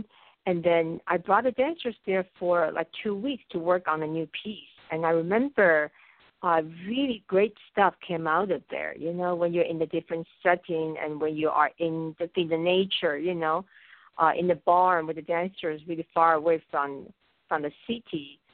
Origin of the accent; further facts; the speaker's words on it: Taiwan; because I remember growing up in Taiwan, really the biggest holiday is the Lunar New Year.